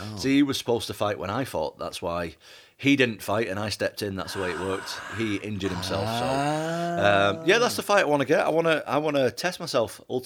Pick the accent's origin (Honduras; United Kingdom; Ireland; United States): United Kingdom; Manchester, North West England; I know I'm from Manchester